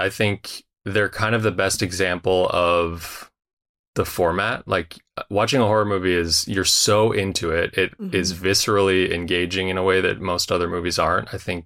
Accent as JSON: {"language": "English", "region": "Minnesota", "country": "United States", "tie": "born or raised there", "said": "Okay, a young … is growing up in Minnesota. He's in eighth grade."}